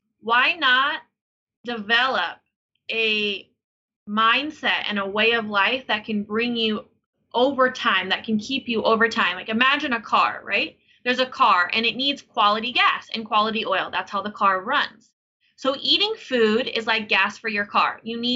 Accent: Denver, Colorado, United States; born there; No, I was born in Denver, Colorado.

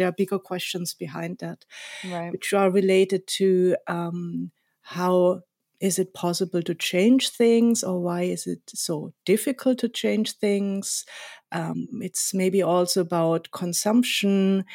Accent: South Germany, Germany; So I grew up in the south of Germany.

